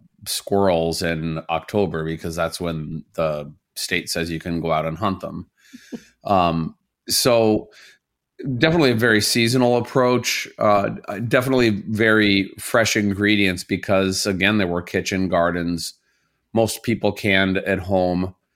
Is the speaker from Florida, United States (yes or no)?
no; Indiana, United States; Well, I grew up in a very rural part of Indiana.